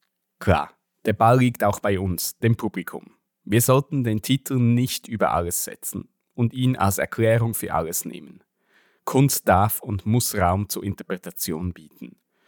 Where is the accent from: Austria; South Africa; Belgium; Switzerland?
Switzerland; Keine Seltenheit als Schweizer Kind der 90er.